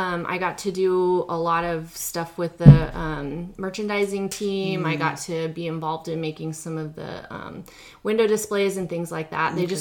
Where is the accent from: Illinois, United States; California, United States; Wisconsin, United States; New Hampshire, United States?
California, United States; San Diego; I am from San Diego, North County.